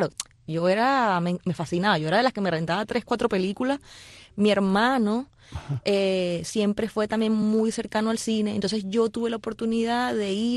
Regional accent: Caracas, Capital District, Venezuela; moved away as an adult; now in Miami, United States; Bueno, yo nací en Venezuela.

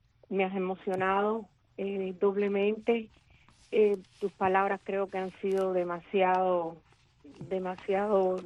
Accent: Amarillas, Matanzas, Cuba; also born or lived in Ingenio Central; del pueblo, como te dije anteriormente, de Amarillas. Y también me crié en el Ingenio Central por fuerza, porque mi padre trabajaba allí, pero las dos familias, las de mamá y las de papá, eran de Amarillas.

